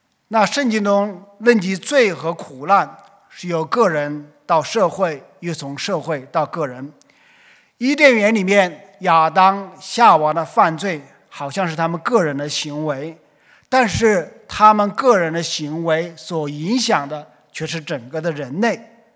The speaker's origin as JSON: {"language": "Chinese", "country": "China", "said": "我们中国人有句话叫做善有善报，恶有恶报，"}